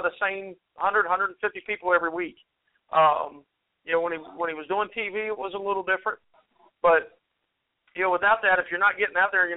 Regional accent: Martinsburg, West Virginia, United States; I really enjoy Martinsburg, West Virginia, but, you know, it's kind of a loaded one there because it's where I was born and raised.

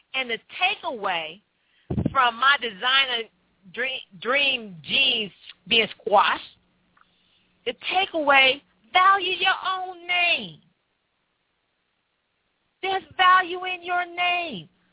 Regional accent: Chicago, Illinois, United States; I remember we was in the kitchen, and, you know, growing up in Chicago, you feel the radiators.

